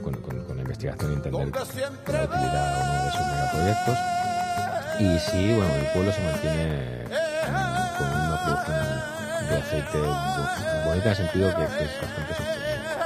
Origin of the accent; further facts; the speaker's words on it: Spain; also born or lived in Barcelona; Muy chiquito por eso fueron al pueblo y nací. Pues sembramos, yo con 10 años ya sembrando olivos y con las cabras y eso. Crecí entre olivos.